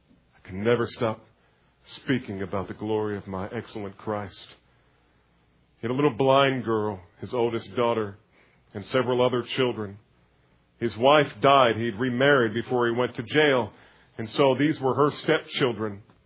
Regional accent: New Jersey, United States; just amazingly 3 miles from where I grew up in New Jersey, in a little place that's now called Crosswicks

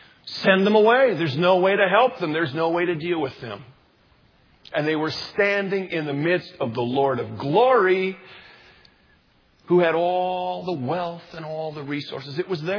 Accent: Jamestown, North Dakota, United States; Growing up in Jamestown, North Dakota, and Pastor Ken remembers this well

